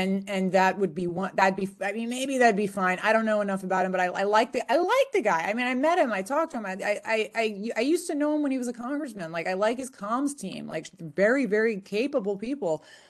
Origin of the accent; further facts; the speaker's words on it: California, United States; Just because it's the closest to my home state of Nevada, I mean, a home state of California